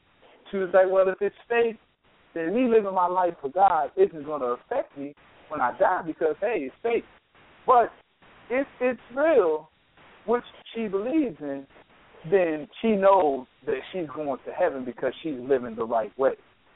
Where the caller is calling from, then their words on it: Pensacola, Florida, United States; I'm calling from Pensacola, Florida.